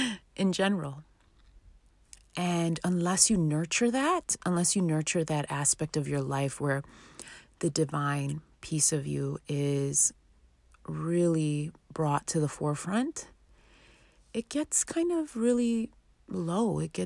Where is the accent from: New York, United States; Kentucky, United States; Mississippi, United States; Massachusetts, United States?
New York, United States; He's a Texan. I'm a New Yorker.